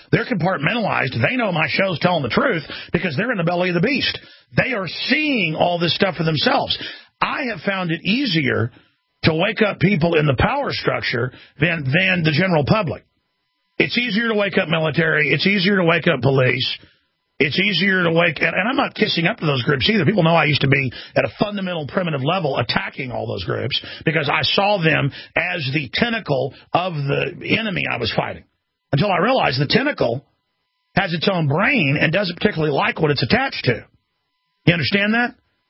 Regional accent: Dallas, Texas, United States; but I grew up in Dallas, got in a lot of fights

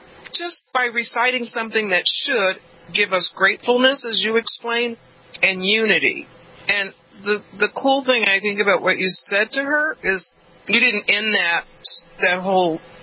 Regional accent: Los Angeles, California, United States; I also went to schools that were predominantly Japanese, and I grew up in South Central, but across the street from the Gardena Line.

